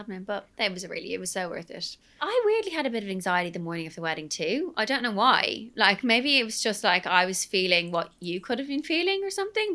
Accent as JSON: {"language": "English", "country": "Ireland", "said": "speaking of Irish people in Love Island, I'm Irish and I struggle to understand him."}